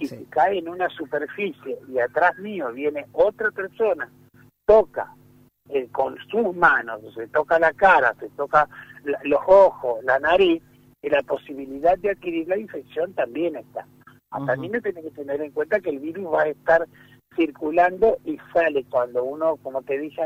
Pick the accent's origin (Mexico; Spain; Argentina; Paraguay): Argentina; yo como ciudadano argentino